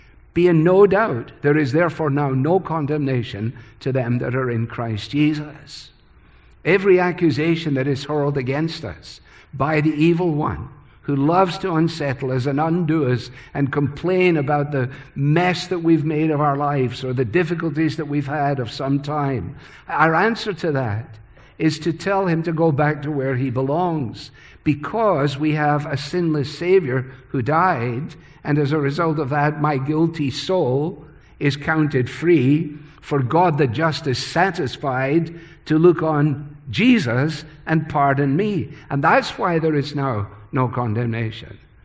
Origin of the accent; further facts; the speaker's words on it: Scotland, United Kingdom; cost me 150 euros, which as a Scotsman is a very big stretch, I have to tell you.